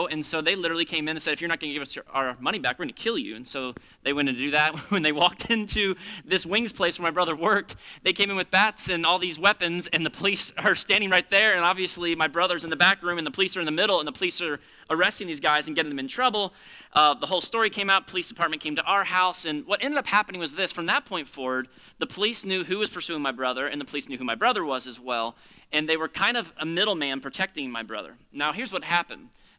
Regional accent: Florida, United States; I grew up in South Florida, and I have an older brother who's 3 years older than me.

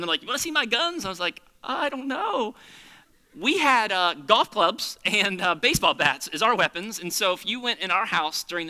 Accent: Florida, United States; I grew up in South Florida, and I have an older brother who's 3 years older than me.

